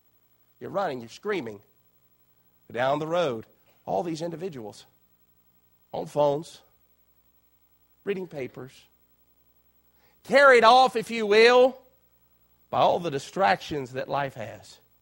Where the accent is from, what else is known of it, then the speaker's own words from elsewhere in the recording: United States; As a kid, growing up in Chesapeake County, from time to time, farmers would come by.